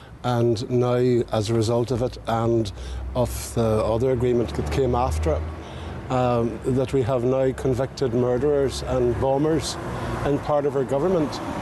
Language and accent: English; United Kingdom; I am British. I have a British way of life. I like British values.